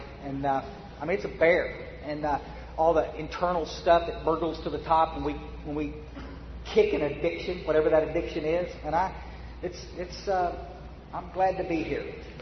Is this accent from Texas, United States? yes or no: yes; Texas, United States; I mean, hell, I came all the way from Texas. And some of you will be glad I'm going back in a few hours.